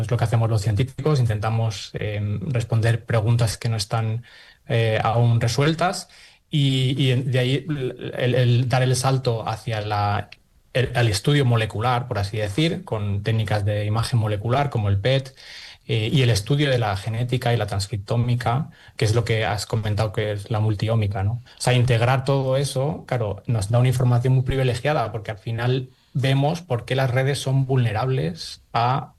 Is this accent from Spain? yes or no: yes; Elche, Valencian Community, Spain; un privilegio recibir el premio desde mi tierra, Elche.